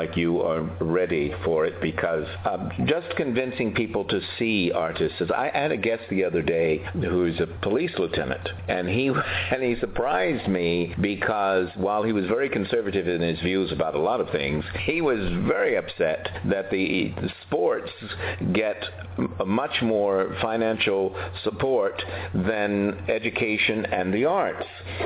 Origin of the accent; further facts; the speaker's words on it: New York, United States; like I'm from New York, that was always easy